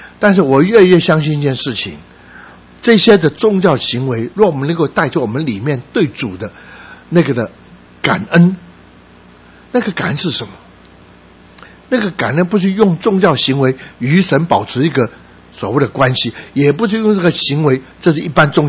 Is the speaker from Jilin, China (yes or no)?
no; Guangdong, China; 他知道我是广东人